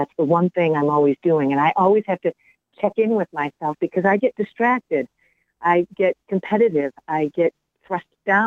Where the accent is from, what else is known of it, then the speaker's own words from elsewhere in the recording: Michigan, United States; I mean, I grew up in Southeast Michigan, then I moved up here in 2002.